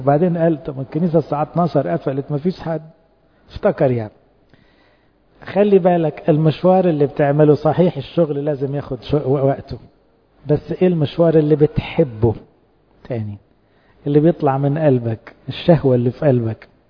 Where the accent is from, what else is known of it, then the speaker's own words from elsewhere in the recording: Egypt; النعي عندنا في مصر يعني في